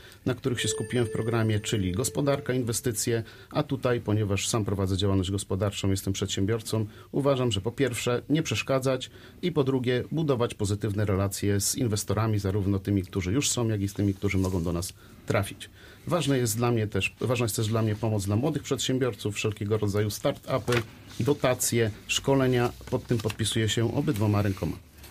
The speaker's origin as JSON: {"language": "Polish", "region": "Lubusz Voivodeship", "country": "Poland", "said": "pochodzę z powiatu nowosolskiego, więc doskonale widzę rozwój tego miasta"}